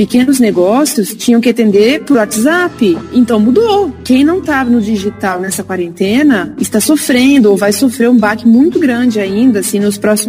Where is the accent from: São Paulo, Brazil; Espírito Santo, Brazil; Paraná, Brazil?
São Paulo, Brazil; Ribeirão Preto; nós somos de Ribeirão Preto, nós não conhecemos ninguém, nada em Bauru